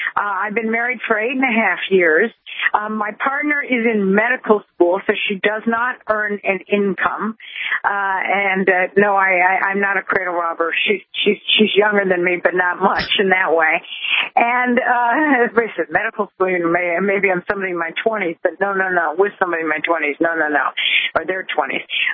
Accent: Ohio, United States; Well, now I decide to maybe move to my home state, the great state of Ohio.

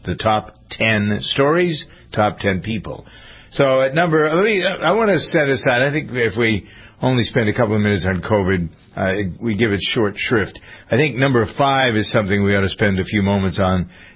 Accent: Framingham, Massachusetts, United States; born or raised there

